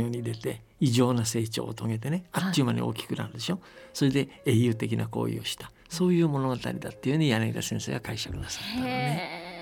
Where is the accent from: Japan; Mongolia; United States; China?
China; born there; Japanese is a second language; だから僕中国生まれだし中国たびたび行ってますけども